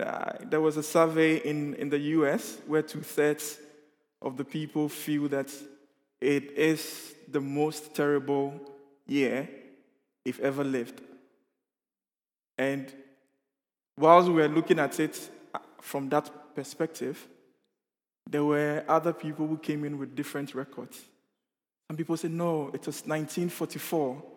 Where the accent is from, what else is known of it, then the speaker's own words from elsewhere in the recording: Ghana; now in Netherlands; I am a Ghanaian, born and bred in Ghana. And I happen to be in the Netherlands at this particular point in time.